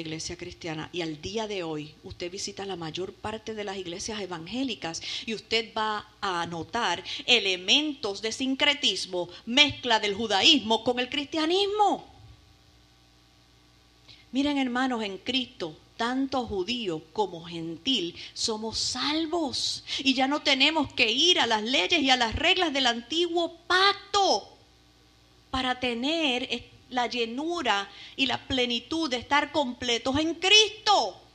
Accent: Puerto Rico; Yo me acuerdo cuando niña en Puerto Rico

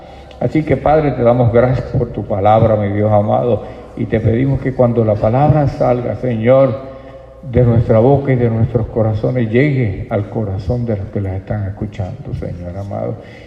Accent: Puerto Rico; hay una cueva que se llama La Pajita en mi país, en Puerto Rico.

